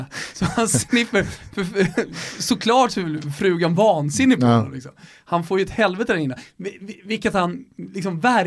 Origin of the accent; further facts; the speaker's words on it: Stockholm, Stockholm County, Sweden; vi säger färja för att vi är från Stockholm och vi har Ålandsfärjan.